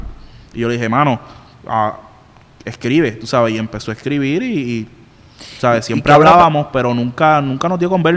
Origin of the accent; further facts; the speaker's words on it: Camuy, Puerto Rico; yo soy de Camuy